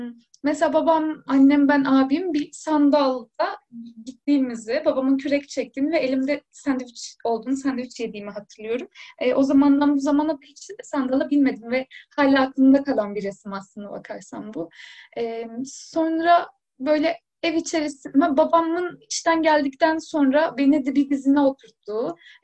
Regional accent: Istanbul, Turkey; Yani ben 1993'te İstanbul'da doğdum. Bir mahallede yaşıyorduk. Böyle daha ortalama yoksul olan insanların yaşadıkları bir mahalleydi. İki artı bir evde oturuyorduk. Büyük bir aileydik.

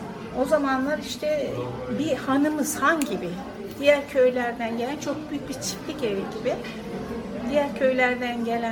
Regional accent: Kars, Turkey; Şimdi biz aslında Kars kökenliyiz. Yani babamız Karslı. Kars'ın bir ilçesinde dünyaya gelmişim ben. Tam 6 kardeşiz.

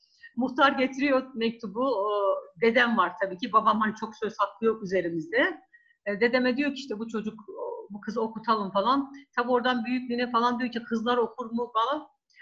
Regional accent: Gaziantep, Turkey; şehir olarak Gaziantep, köyde 1976 yılında doğdum. Köyde yani köyde yaşadım ama hastanede doğmuşum, öyle söyleyeyim. Ama tabii ki tam anlamıyla çocukluğum bir köy çocuğu yaşantısıyla geçti 10 yaşına kadar. 10 yaşından sonra işte ortaokul hayatı başladı, sonra şehre geldik.

